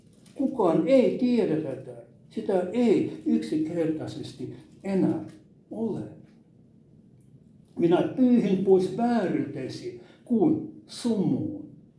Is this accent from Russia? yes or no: yes; Leningrad Oblast, Russia; olen siellä kotoisin entisestä Neuvostoliitosta sieltä Inkerin maalta.